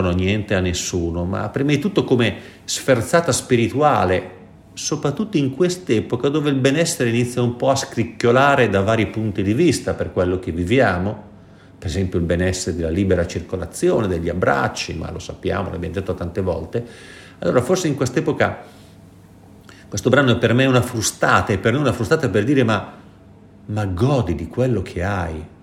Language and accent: Italian; Milan, Lombardy, Italy; come milanesi del 2021